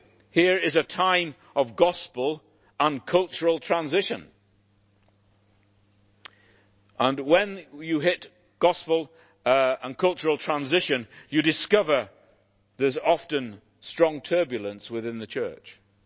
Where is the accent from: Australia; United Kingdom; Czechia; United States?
United Kingdom; Northern Ireland; So I'm from Northern Ireland, okay, and I love Northern Ireland